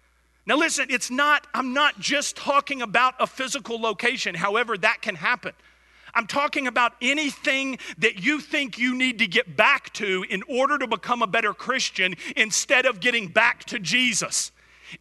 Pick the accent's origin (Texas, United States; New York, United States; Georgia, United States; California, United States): Georgia, United States; Conyers; also born or lived in Atlanta / Oklahoma / Florida; I was actually born in Atlanta, and I grew up in Conyers, Georgia. A lot of people think that we're from Oklahoma because we lived there for a number of years. We lived in Florida for a long time, but I'm actually from Georgia.